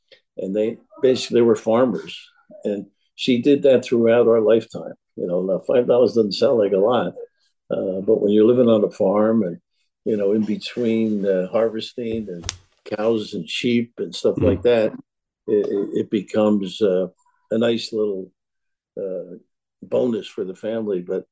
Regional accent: Kearney, New Jersey, United States; Yeah, it is Kearney, but it's probably more Hudson County. As I mentioned, soccer was the biggest sport in Kearney

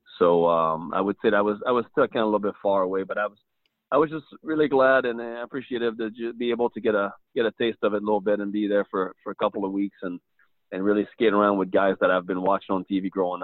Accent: Quebec, Canada; Well, I was born and raised in Quebec, Canada

